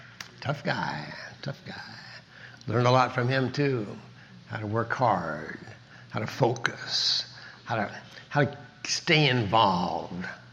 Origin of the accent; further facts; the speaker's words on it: Kansas, United States; Never been out of the four states of Kansas, Nebraska, Iowa, Missouri. I was a hayseed from Kansas.